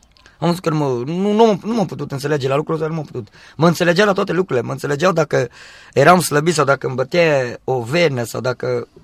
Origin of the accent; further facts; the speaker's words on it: Jina, Sibiu County, Romania; m-am dus la adunare duminica, la noi în Jina